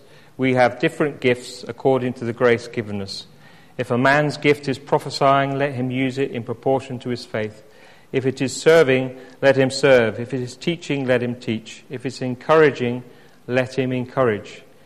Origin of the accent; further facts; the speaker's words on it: England, United Kingdom; And as English, often, we're not so good at that, are we? We're quite reserved.